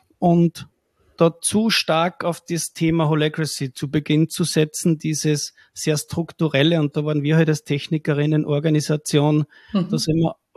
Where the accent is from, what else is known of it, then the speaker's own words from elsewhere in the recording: Austria; mit uns als Österreicher zu tun.